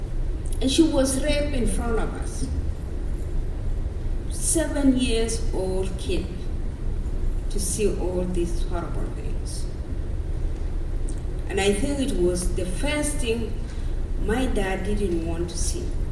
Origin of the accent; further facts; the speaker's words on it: South Sudan; Because I'm from Sudan, from South Sudan.